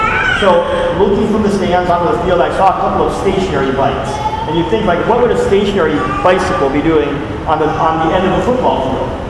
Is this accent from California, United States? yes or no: yes; California, United States; In fact, most high school stadiums in Florida are bigger and better than the college stadium that I grew up in California.